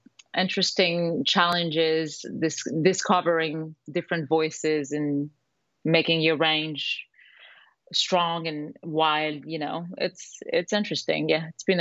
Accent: France; moved away as an adult; now in Los Angeles, United States; So my mom moved to France when I was three. And okay. I grew up in France. And at 25, I decided to move to LA.

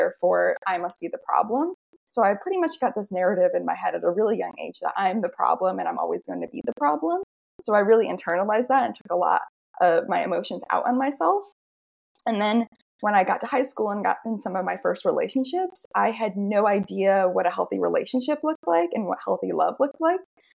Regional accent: Massachusetts, United States; So I'm from Massachusetts and the town I'm from is in like Western Massachusetts. So there were really no eating disorder centers in my town.

